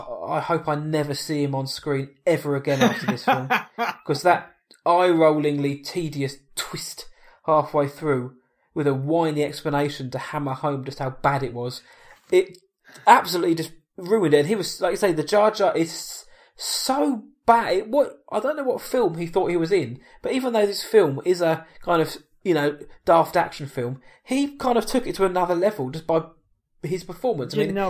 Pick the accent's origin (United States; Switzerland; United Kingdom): United Kingdom; England; we're English. We don't know how to emote apart from to tut and nod.